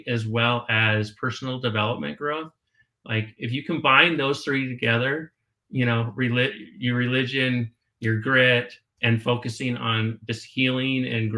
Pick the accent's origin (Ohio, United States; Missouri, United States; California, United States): Ohio, United States; born there; I was born on Wright-Patterson Air Force Base in Ohio. You know, we moved around quite a bit with my dad being in the military.